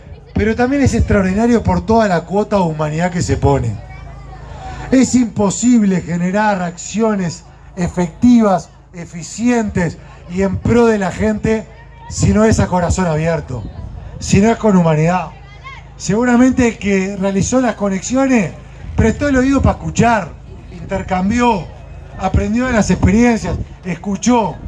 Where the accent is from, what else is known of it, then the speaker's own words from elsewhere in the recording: Uruguay; Y yo también como uruguayo lo destaco.